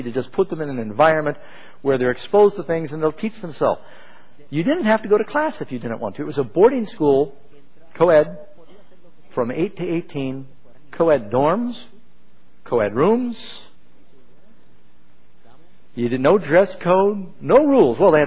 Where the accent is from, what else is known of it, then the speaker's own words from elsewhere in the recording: New York City, New York, United States; Well, we grew up in New York City and lived on 51st Street on the east side, 81st Street on the west side.